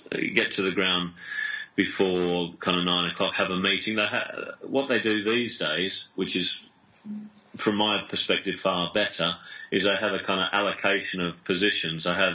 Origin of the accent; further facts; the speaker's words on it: Australia; I did like cricket when I was growing up in Australia